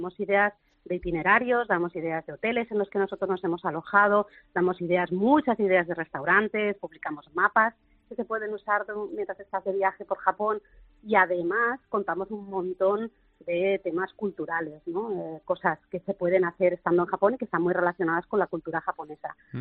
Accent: Barcelona, Catalonia, Spain; now in Málaga, Spain; llevamos ya unos cuantos, bastantes añitos en Málaga. Luis es de Madrid, yo soy de Barcelona, así que mezcla explosiva, y estamos en Málaga pues ya hace unos cuantos, 6 años.

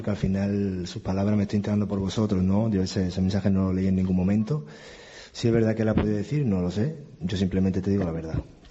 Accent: Málaga, Andalusia, Spain; al que más le dolería es a mí, porque soy malagueño.

